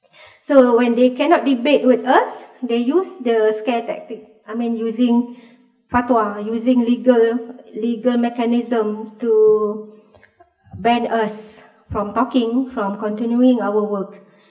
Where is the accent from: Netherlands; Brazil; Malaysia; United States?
Malaysia; I can safely say as a Malaysian, Malaysia is not a moderate Muslim country